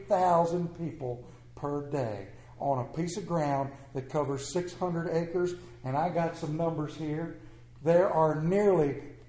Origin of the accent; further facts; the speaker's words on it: Myersville, Maryland, United States; I'm from Myersville, Maryland. I got a steam engine too.